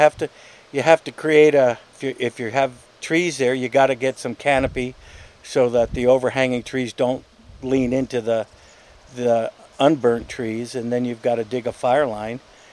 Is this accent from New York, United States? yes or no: yes; Brooklyn, New York, United States; also born or lived in Dobbs Ferry; I'm from New York, New York. I was born and raised in Brooklyn. Actually, I was born in Manhattan Hospital, but I grew up in Brooklyn.